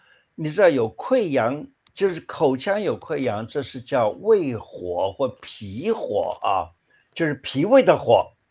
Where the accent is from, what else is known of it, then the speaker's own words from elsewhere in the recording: China; 我们中国人有这么一个习俗，就是大概过小年啦，什么要祭灶啊。